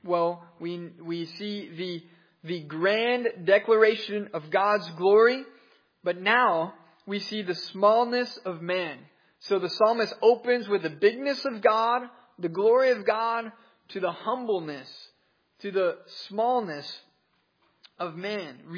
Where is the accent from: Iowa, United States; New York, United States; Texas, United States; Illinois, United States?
Texas, United States; Dallas; now in Arkansas, United States; I'm from the Dallas metro area.